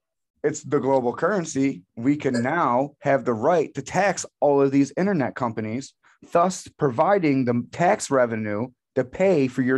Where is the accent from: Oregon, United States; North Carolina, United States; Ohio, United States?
North Carolina, United States; Lumberton; my hometown of Lumberton, North Carolina would be completely wiped out.